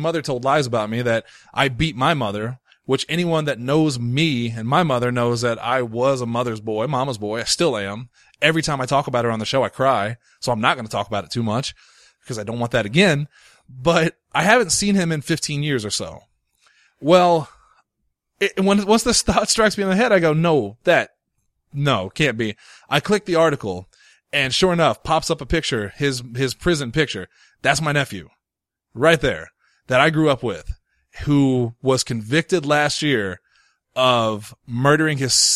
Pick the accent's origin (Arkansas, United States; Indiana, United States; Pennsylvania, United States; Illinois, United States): Illinois, United States; Mound City; I'm from Mound City, which is right across the way.